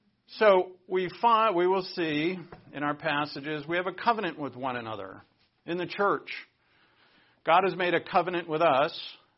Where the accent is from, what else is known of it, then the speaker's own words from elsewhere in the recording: Providence, Rhode Island, United States; I'm Irish Catholic. We grew up Irish Catholic. And in Providence, Rhode Island, where I grew up, there were basically the two ethnic groups that were in the vicinity of where I was were Italians and Irish.